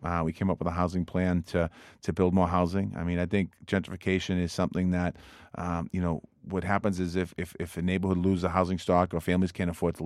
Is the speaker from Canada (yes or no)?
no; Dorchester, Massachusetts, United States; I am a neighborhood guy. I grew up in Dorchester. I grew up in St. Margaret's Parish, the section of Dorchester. I'm proud of that. I live in Lower Mills now. I lived in Savin Hill.